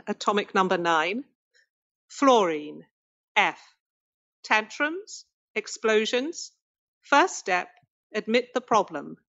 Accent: United Kingdom; I grew up in Britain and we specialized very early.

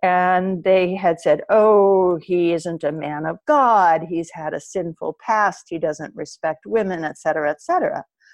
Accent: Oklahoma, United States; I was driving in my hometown in Oklahoma one day some years ago

